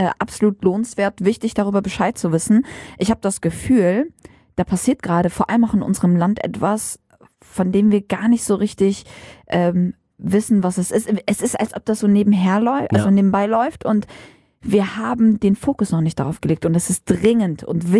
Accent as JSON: {"language": "German", "country": "Syria", "lives_now": "Germany", "said": "Also ich komme aus Syrien"}